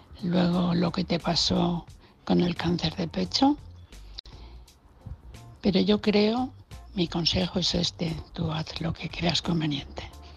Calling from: Valencia, Valencian Community, Spain; de Valencia.

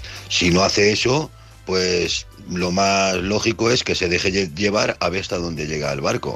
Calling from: Alicante, Valencian Community, Spain; de Alicante y quisiera opinar un poquito

